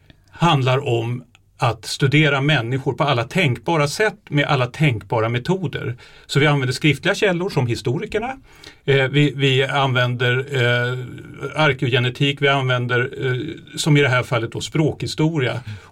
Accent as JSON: {"language": "Swedish", "town": "Täby", "region": "Stockholm County", "country": "Sweden", "tie": "born or raised there", "said": "Jag vet att min hemkommun, Täby, det är Tebe."}